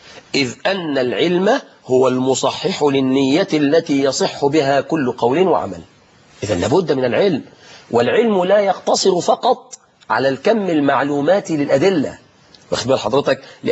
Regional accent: Mansoura, Dakahlia, Egypt; يعني عندنا في المنصورة حاجة اسمها جولات يومية

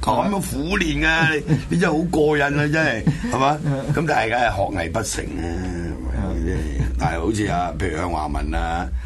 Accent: Shanwei, Guangdong, China; accent: Hailufeng; 譬如我哋鄉下咧有講客家，有講學佬嘅，即係有講閩南語，有講呢個客家嘅。咁落到嚟我哋呢邊咧就近海啦，汕尾

